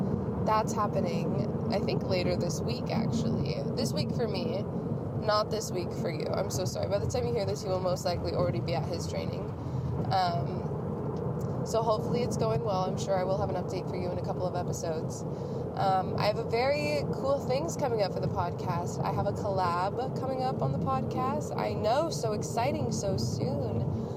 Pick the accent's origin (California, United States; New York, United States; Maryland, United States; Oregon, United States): Oregon, United States; I grew up in Oregon, so, like, I got my license in Oregon.